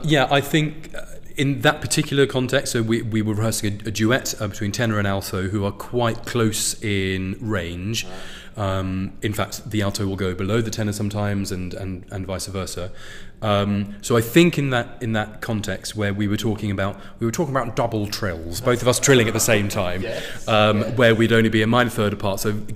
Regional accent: United Kingdom; I'm British after all, no sex please.

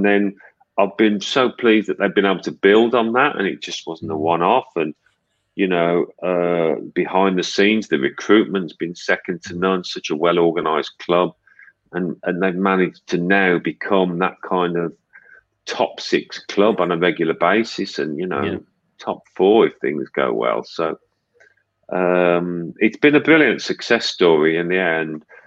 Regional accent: Birmingham, West Midlands, United Kingdom; I mean, I was a Villa fan when I was a boy. I'm from Birmingham.

